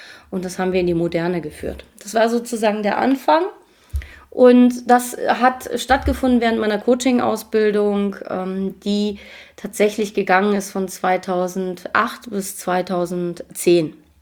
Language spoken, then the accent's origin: German; Papenburg, Lower Saxony, Germany; born there; Ich komme ja ursprünglich aus dem Norden und bin ja gebürtige Papenburgerin.